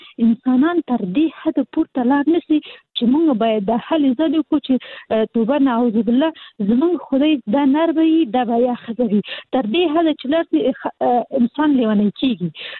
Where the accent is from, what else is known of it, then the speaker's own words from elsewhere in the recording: Kabul, Afghanistan; زه اصلي د کابل یم